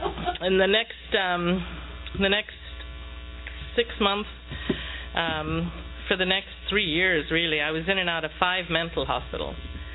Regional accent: London, United Kingdom; I was born in London, that'll save you wondering. I grew up in a pub. My grandparents own the pub

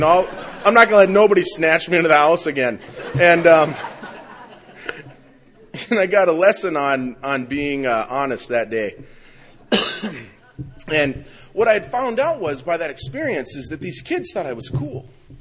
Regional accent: Minot, North Dakota, United States; So I was born in Minot, I was raised in Minot, and everybody else had been to like France and Spain

